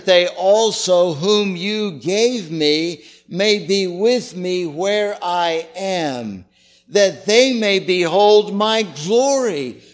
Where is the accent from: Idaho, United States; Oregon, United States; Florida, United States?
Florida, United States; St. Petersburg; in the church that I grew up in St. Petersburg, Florida, we sang that every Sunday.